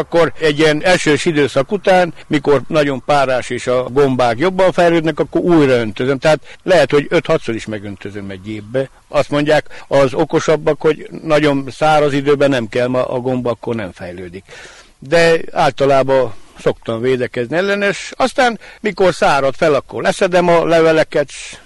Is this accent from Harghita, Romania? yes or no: no; Mureș County, Romania; nyugdíjas, itt élek nyárát Szentklászon, itt születtem, és gyakorlatilag nagy részét az életemnek itt éltem